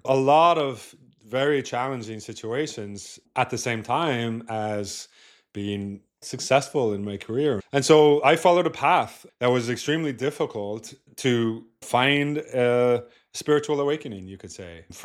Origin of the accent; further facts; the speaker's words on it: Ireland; moved away as an adult; now in San Francisco, United States; I grew up in Ireland, I traveled quite a bit as a family growing up. When I was about 25, I moved to the US, to San Francisco, to move to Silicon Valley, basically.